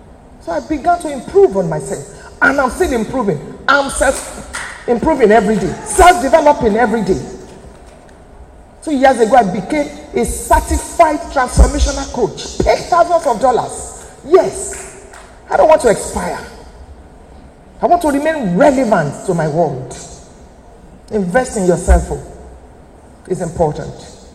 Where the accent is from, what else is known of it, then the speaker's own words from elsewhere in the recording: Ibadan, Oyo, Nigeria; I was born in Ibadan. I'm an Ibadan girl.